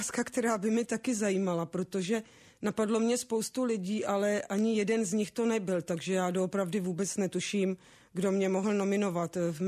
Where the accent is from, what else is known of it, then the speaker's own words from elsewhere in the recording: Vimperk, South Bohemian Region, Czechia; Tak já pocházím, narodila jsem se ve Vimperku, moji rodiče tedy byli Slováci, tatínek byl vojákem z povolání, takže ho neustále někam převelovali, ale nakonec jsme skončili teda ve Vimperku.